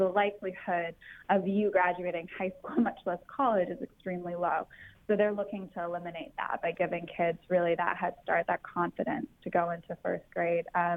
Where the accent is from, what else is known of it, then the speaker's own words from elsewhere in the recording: Tanzania; accent: American; also born or lived in Scotland / Ukraine / Australia; now in United States; So I was born in Scotland. We moved to Ukraine. I spent most of my life in Tanzania, East Africa, and then finished high school in Australia before I came to the States for my undergrad. Although I completely sound American now.